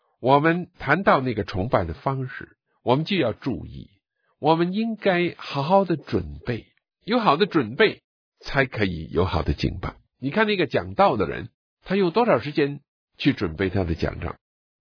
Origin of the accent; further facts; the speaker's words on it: China; 因为我是一个中国人。